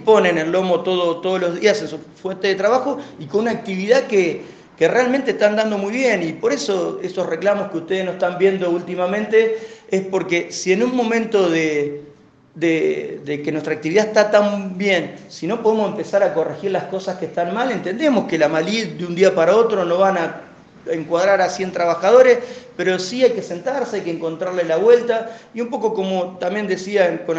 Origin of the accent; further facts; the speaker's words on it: Olavarría, Buenos Aires Province, Argentina; los laburantes somos de Olavarría, están encuadrados en la minería